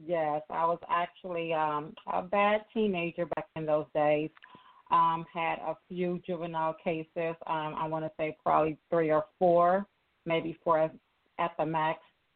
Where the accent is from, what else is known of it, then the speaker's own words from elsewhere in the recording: Los Angeles, California, United States; I am born and raised in South Central LA, California. I'm a West Coast girl.